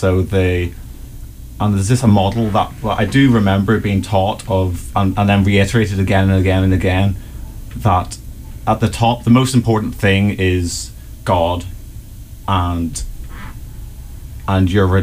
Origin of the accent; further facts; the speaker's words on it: Belfast, Northern Ireland, United Kingdom; I was born and raised in Belfast, which, as you may know, is a reasonably religious place to be from. And my family are quite firm in their Christian views.